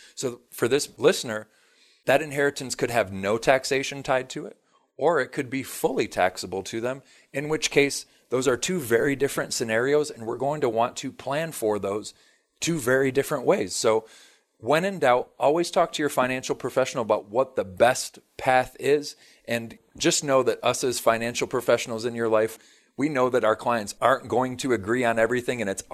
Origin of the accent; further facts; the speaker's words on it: Michigan, United States; now in Southwest Florida, United States; I'm from Michigan. So for us down here in Southwest Florida, snow is a very distant memory